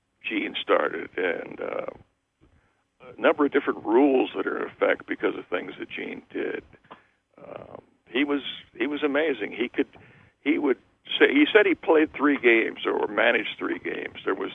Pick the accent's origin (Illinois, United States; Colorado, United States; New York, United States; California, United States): Colorado, United States; Denver; Well, I grew up in Denver, which was not a big league town at the time.